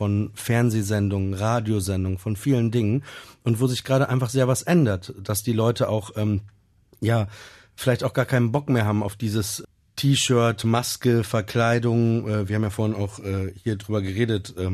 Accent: Papenburg, Lower Saxony, Germany; ich komme aus Papenburg im Emsland und ich bin halt jüdisch.

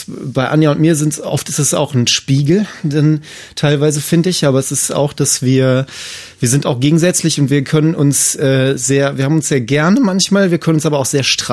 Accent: Cologne, North Rhine-Westphalia, Germany; now in Berlin, Germany; Oh, richtig. Also

